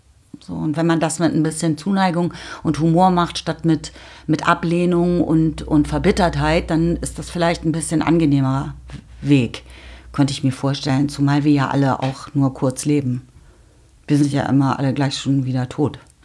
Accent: Berlin, Germany; gerade in Berlin seiend, was meine Heimat ist

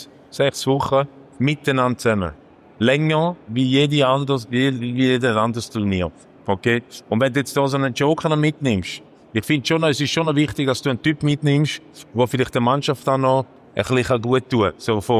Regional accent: Thurgau, Switzerland; ich bin auch kein Walliser, ich bin Thurgauer

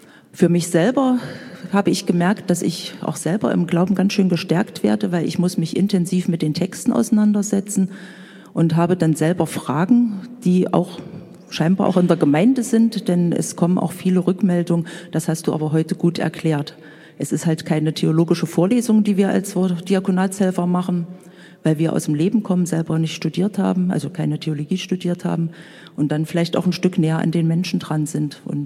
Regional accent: Erfurt, Thuringia, Germany; Ich komme hier aus Erfurt, aus der St. Josef-Gemeinde. Wir sind eine Gemeinde ohne Pfarrer.

